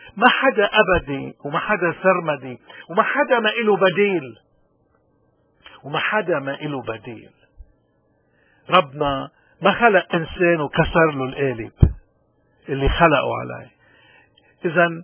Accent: Lebanon; إذا نحن كلبنانيين خارج لبنان، ليش نحن إبلانين إنه نكون تحت القوانين بأي بلد عايشين فيه؟

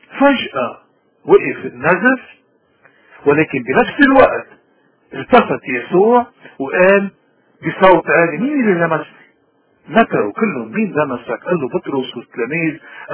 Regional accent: Lebanon; نحن كلبنانية نحن اليوم عم نمر نحن وطننا ببيبي بنزف مستمر

